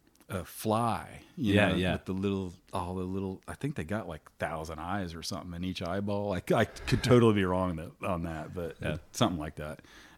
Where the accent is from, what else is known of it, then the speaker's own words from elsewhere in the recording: Titusville, Florida, United States; Okay, so I grew up in Titusville, Florida, of course, and basically just one street away from the Indian River Lagoon